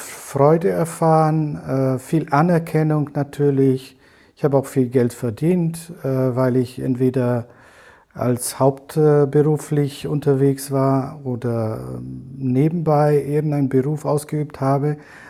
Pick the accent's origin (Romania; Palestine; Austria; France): Romania; Transylvania; Also ich komme ursprünglich aus Siebenbürgen, aus Rumänien.